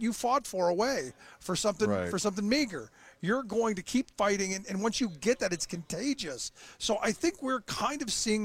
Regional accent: Cleveland, Ohio, United States; No, look, I grew up in Cleveland, and it was the same kind of thing.

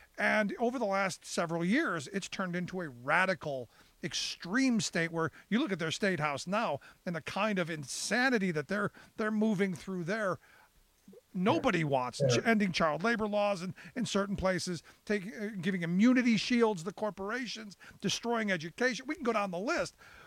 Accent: Cleveland, Ohio, United States; I grew up in Cleveland, another place hammered by it.

